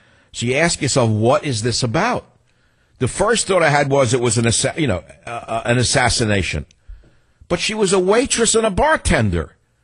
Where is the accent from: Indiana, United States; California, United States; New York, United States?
California, United States; San Francisco; Now we're going to move across the country to my hometown of, I'm going to try to say it correctly, San Francisco.